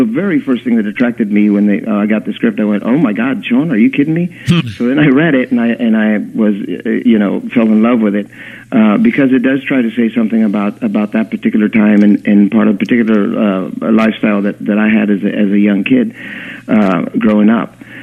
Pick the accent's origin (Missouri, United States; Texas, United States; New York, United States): Texas, United States; I do come from a big red state, but you know what? Extreme South Texas was Democratic for a long time. We had some people down there. And also, that was my home, right on the border.